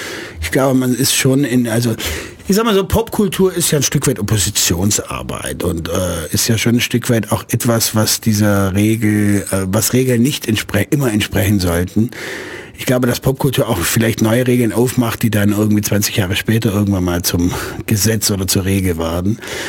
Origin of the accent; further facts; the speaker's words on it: Laupheim, Baden-Württemberg, Germany; Ich bin jetzt auch in Laubheim groß geworden